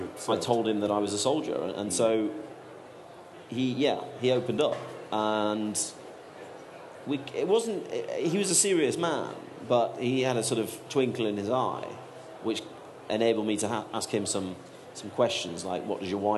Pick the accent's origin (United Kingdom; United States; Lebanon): United Kingdom; when they found out that I was from Britain